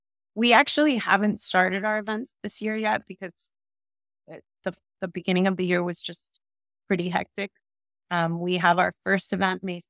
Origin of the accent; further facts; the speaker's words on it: Miami, Florida, United States; But I'm being from Miami. I think I have the perspective that you have to make it enjoyable for people to want to learn about it.